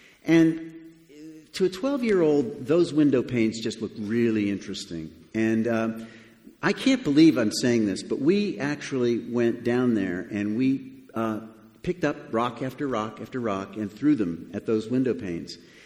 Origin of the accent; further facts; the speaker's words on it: Connecticut, United States; I grew up in Connecticut, which is in the sort of north part of the United States, up in New England. And we lived right near the water called Long Island Sound.